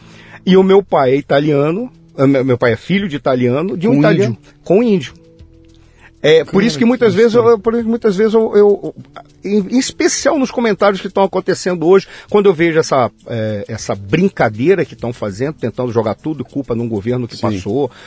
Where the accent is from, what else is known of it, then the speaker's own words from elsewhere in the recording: Manaus, Amazonas, Brazil; also born or lived in Rio Grande do Sul; Manaus, só, amazonense. Mas meus irmãos brincam dizendo que eu sou cabocucho, ou seja, porque caboclo é do Amazonas